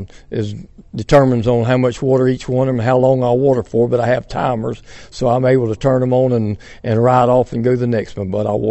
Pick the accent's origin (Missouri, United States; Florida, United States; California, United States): Florida, United States; Wauchula; from Wachula, and I'm growing oranges out in the Lemon Grove area on the east side of Hardy County.